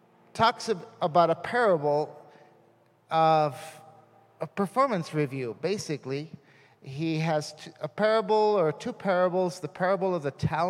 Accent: Costa Rica; possibly I grew up in Costa Rica, and maybe Costa Rican companies don't do that very much

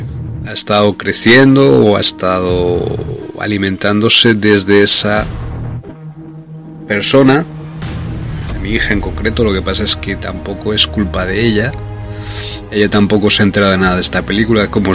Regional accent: Loja, Andalusia, Spain; born there; also born or lived in Valencia; residí la mayor parte de mi vida en Valencia y en España, y aunque nací en Loja, en Granada, en Andalucía.

